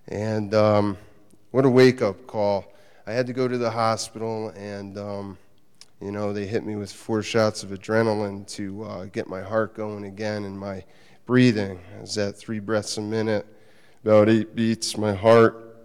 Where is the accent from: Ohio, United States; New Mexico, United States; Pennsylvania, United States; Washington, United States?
Pennsylvania, United States; I'm 35. I'm from Eastern Pennsylvania.